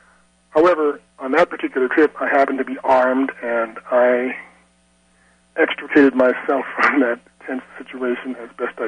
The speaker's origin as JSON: {"language": "English", "town": "St. Louis", "region": "Missouri", "country": "United States", "tie": "born or raised there", "said": "No, I'm a St. Louis kid, grew up in the city for a while, and then moved to the burbs, moved to Kirkwood when I was about 10 or 11 years old."}